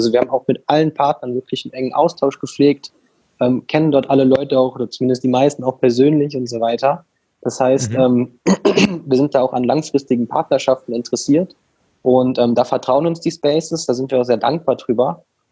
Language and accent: German; Rhineland, Germany; wir kommen hier aus dem Rheinland